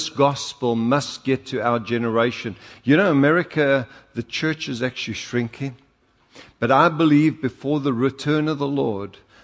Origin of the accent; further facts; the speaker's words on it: South Africa; accent: South African; My South African accent, he couldn't get the word.